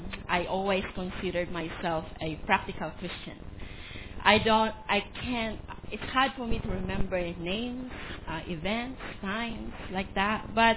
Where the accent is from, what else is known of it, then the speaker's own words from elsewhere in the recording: Philippines; You know, I grew up in the Philippines